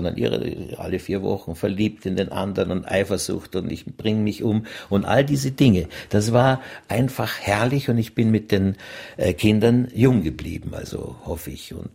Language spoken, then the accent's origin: German; Austria; ich war Österreicher sowieso